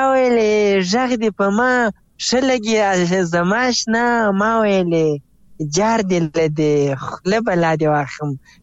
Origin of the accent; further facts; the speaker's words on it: Zabul, Afghanistan; now in Ghazni, Afghanistan; زه اصلا د زابل ولایت یم خو اوسېږم غزنی کې